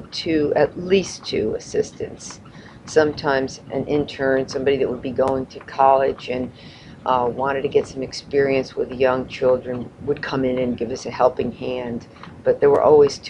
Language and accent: English; New Haven, Connecticut, United States; born there; I was born in New Haven, Connecticut.